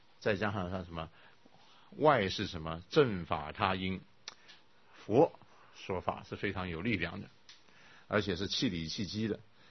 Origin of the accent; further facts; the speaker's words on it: Hunan, China; 啊，我是湖南人啊，当然一想到这湖南湘啊